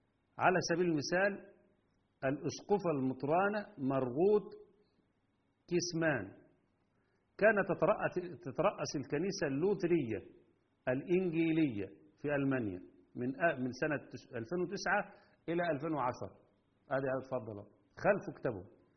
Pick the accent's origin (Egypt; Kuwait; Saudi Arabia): Egypt; القنوات الخاصة بتاعتنا احنا كمصريين